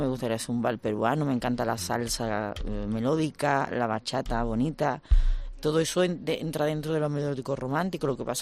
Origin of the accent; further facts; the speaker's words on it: Seville, Andalusia, Spain; En Sevilla, en mi tierra, la liamos bien, ¿eh?